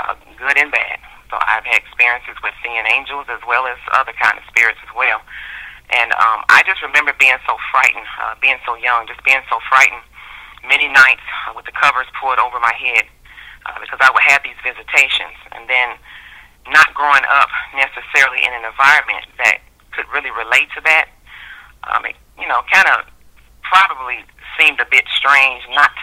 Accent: Chicago, Illinois, United States; I was born and raised, believe it or not, my accent probably deceives many, but I was actually born and raised in the city of Chicago.

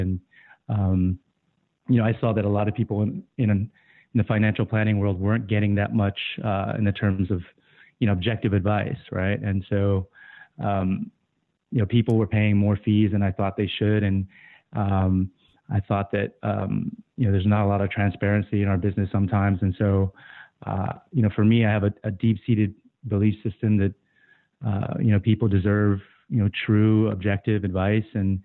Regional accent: Guam; I was born and raised in Guam.

